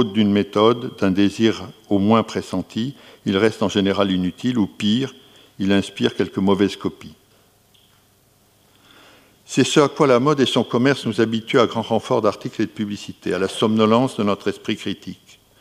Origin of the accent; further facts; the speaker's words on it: Bordeaux, Nouvelle-Aquitaine, France; born there; à l'exception importante à mes yeux du bâtiment de la mairie de Bordeaux, ma ville natale.